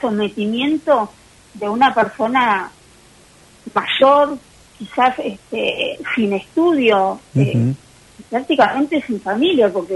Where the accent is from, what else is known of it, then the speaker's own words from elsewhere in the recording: Puerto Pirámides, Chubut, Argentina; yo soy de Pirámides, de mi familia es de ahí